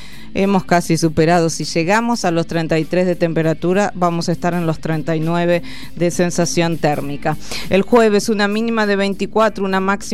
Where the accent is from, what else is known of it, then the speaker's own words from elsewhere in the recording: Argentina; todos somos PYME, siendo argentinos y argentinas.